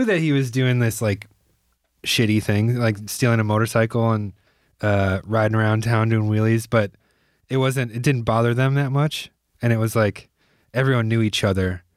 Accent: Shorewood, Wisconsin, United States; I grew up... my city of Shorewood, Wisconsin had 17,000 people.

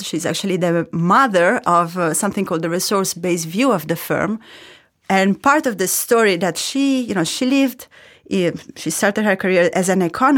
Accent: Rome, Lazio, Italy; In Trastevere, in the center of Rome. Actually.

